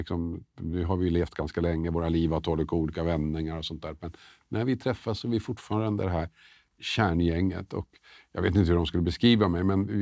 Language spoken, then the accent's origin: Swedish; Tumba, Stockholm County, Sweden; jag växte upp i Tumba. Bodde i Storvreten bland annat, som numera är ett utsatt område. Gick i Storvretsskolan